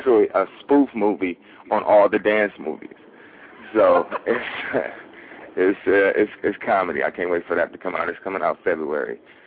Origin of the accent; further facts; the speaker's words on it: Compton, California, United States; this is where I'm from. You know, I'm from Compton, California.